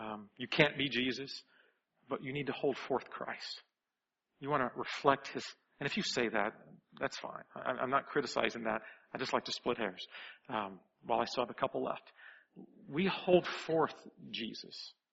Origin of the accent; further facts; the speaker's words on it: the South, United States; I grew up in the South, so this is the kind of stuff they made up in the hills, right?